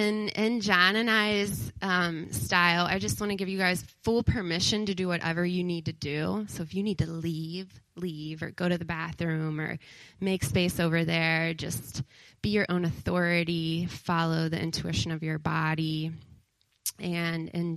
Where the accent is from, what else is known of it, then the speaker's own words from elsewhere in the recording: Chicago, Illinois, United States; I'm from Chicago, and I do a lot of yoga